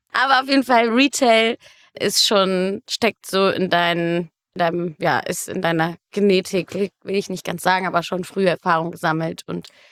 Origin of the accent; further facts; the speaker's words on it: Germany; Kleiner Fun Fact, ich komme aus Münster, nicht? Nicht direkt zwischen Münster und Osnabrück, aber genau.